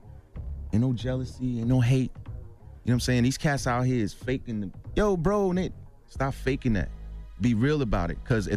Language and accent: English; Brooklyn, New York, United States; Nah, we didn't get along initially because I'm from Brooklyn, he's from Manhattan